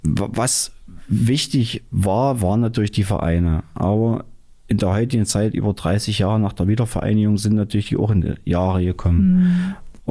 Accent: Dessau, Saxony-Anhalt, Germany; born there; Ich bin ja Dessau. Ich bin ja in Dessau geboren.

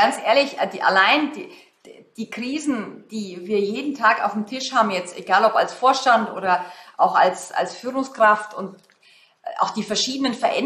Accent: Germany; da tun wir uns als Deutsche übrigens auch schwer, dass wir so ein bisschen Gesicht verlieren

